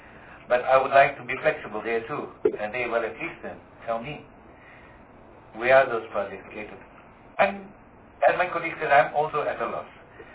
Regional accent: South Africa; But sometimes you've got to think as a South African citizen, you know.

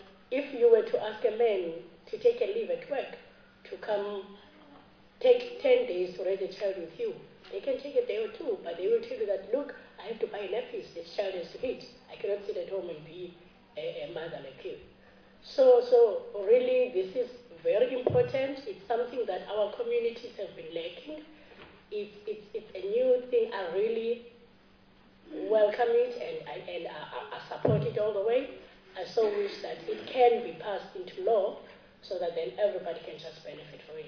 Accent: Langa, Western Cape, South Africa; from Ward 52 Langa Township.

